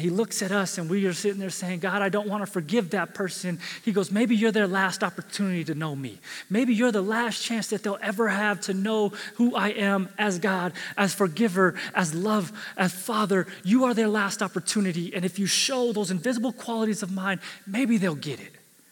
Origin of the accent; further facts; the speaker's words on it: San Diego, California, United States; I'm from San Diego. I can go stand on the beach and just look and go, yeah.